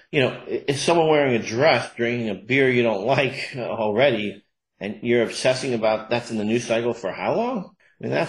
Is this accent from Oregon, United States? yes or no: no; Sandy Hook, Connecticut, United States; a good friend of mine had their kids that I grew up with in Sandy Hook